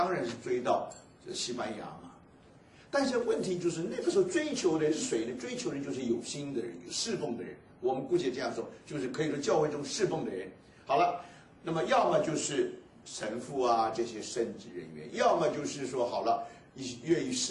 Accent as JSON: {"language": "Chinese", "country": "China", "said": "他们就像我们中国人说是苦行僧，是那种意思"}